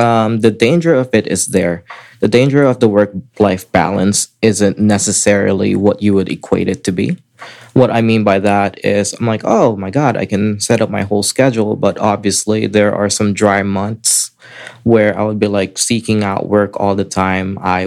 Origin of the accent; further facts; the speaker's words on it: Philippines; I grew up in the Philippines.